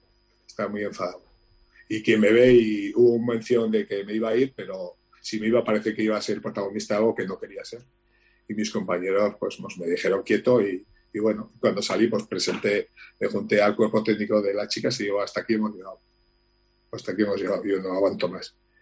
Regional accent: Tafalla, Navarre, Spain; fiestas de mi pueblo, de Tafalla

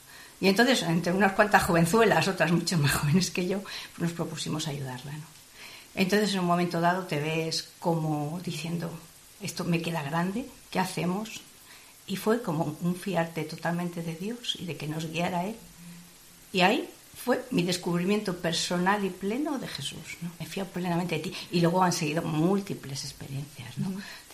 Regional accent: Valladolid, Castile and León, Spain; Teníamos un grupo en Valladolid, de donde yo soy

